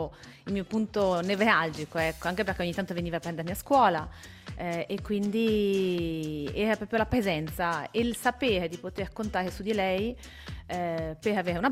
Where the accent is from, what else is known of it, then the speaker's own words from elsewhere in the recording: Brescia, Lombardy, Italy; io sono bresciana, però è anche vero che sono mezza bresciana, mezza tedesca. Quindi mia madre è tedesca